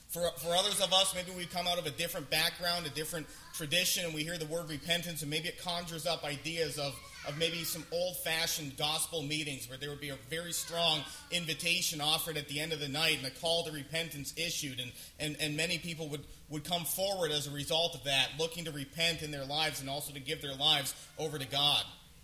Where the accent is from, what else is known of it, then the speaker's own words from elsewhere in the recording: Windsor, Ontario, Canada; Now, most of you know that I grew up in Windsor, Ontario, just a couple hours away.